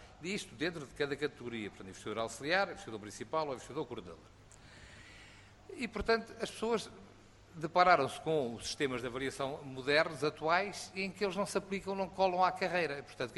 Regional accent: Portugal; eu sou português

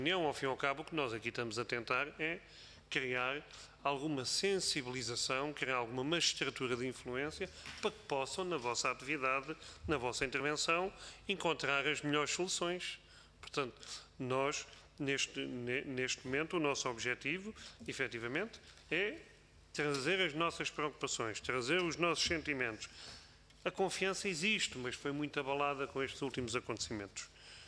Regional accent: Portugal; enquanto portugueses

